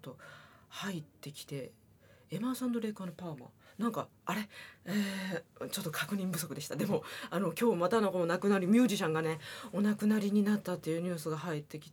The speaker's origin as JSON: {"language": "Japanese", "region": "Osaka", "country": "Japan", "tie": "born or raised there", "said": "私の地元大阪"}